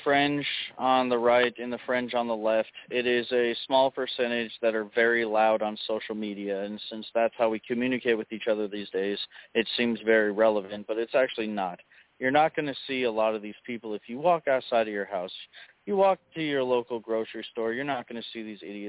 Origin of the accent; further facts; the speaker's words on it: United States; I'm American.